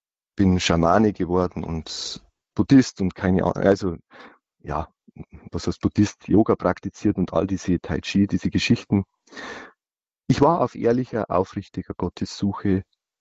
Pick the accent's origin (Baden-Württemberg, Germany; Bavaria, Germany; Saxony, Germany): Bavaria, Germany; Miesbach; Ich bin also in Miesbach aufgewachsen, dort ins Gymnasium gegangen, später auf die Fachoberschule.